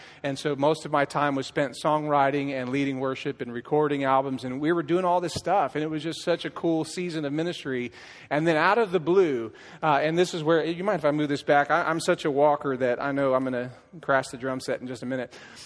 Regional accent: California, United States; I was born in Southern California. Loved the Southern Cal life. That's who I was. I was the skateboarding kid who just loved everything about Southern Cal.

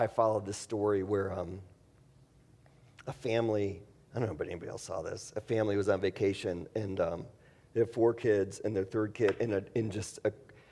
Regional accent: Wisconsin, United States; And I grew up north, and people drink more up there. So, I mean, I grew up in Wisconsin, let's be honest.

